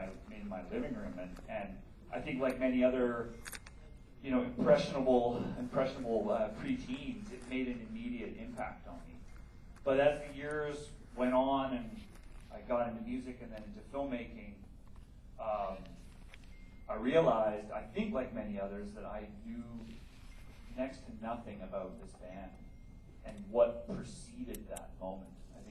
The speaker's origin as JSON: {"language": "English", "country": "Canada", "said": "I was 9 years old, and I'm Canadian"}